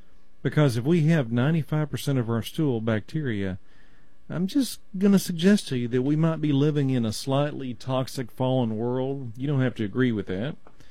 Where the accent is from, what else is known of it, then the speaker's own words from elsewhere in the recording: Texas, United States; I'm from Texas. I just say kefir.